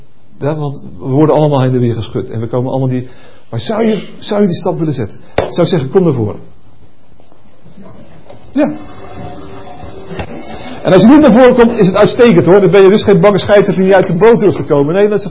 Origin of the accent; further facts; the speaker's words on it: Netherlands; We weten allemaal, zeker als Hollanders weten we